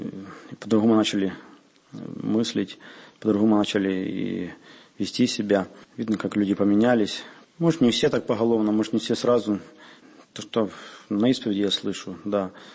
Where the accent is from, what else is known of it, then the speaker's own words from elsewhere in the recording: Volyn Oblast, Ukraine; moved away as an adult; now in Donbas; Родился вообще на Западной Украине, в Волынской области. Там вырос, поступил в семинарию в Киевскую. Там же женился, ну, сюда приехал, на Донбасс.